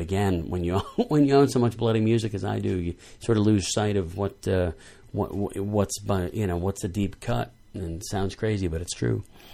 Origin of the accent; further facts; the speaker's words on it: Texas, United States; moved away; I don't sound any more like I'm from Texas. If I go back there for any amount of time, my accent changes a little bit just from being around there, but not appreciably.